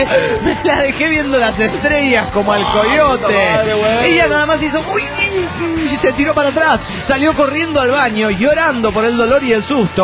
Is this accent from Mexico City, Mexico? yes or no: no; Monterrey, Nuevo León, Mexico; Nuevo León, México.